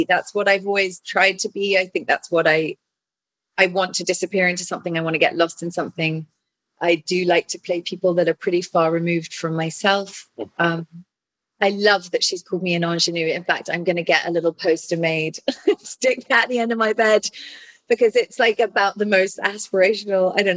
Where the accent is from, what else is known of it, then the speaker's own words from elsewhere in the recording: England, United Kingdom; I'm English